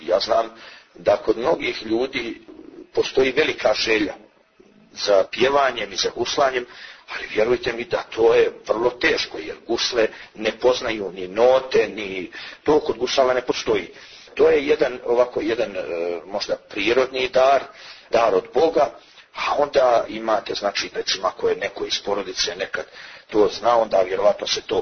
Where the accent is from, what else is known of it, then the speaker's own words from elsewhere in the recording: Montenegro; I vjerujte mi da smo mi, znači, gdje god da se pojavimo guslari iz Crne Gore, uvijek smo rado prihvaćeni